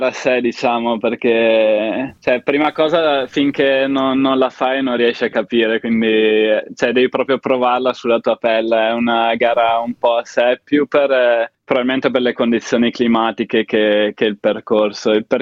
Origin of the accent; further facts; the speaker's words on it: Verona, Veneto, Italy; i miei genitori sono entrambi inglesi e quindi per questo ho il nome e il cognome. Però sono nato a Verona e sono cresciuto lì, ho vissuto tutta la vita a Verona